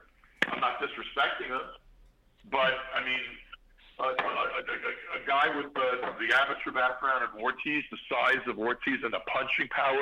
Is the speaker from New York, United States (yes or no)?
yes; Brooklyn, New York, United States; I come from Brooklyn, and he comes from the backseat of a Bentley.